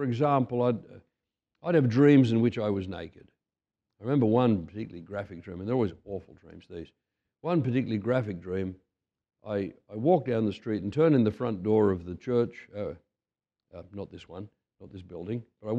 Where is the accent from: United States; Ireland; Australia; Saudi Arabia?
Australia; Because as an Australian, and I was well into my 40s by this time